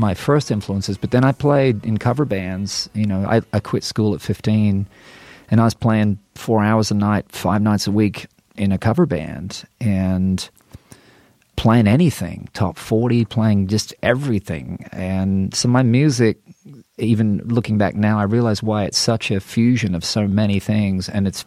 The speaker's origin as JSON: {"language": "English", "country": "Australia", "tie": "born or raised there", "moved": "yes", "lives_now": "Nashville, United States", "said": "it made me think of home, of growing up in Australia and my dad's record collection"}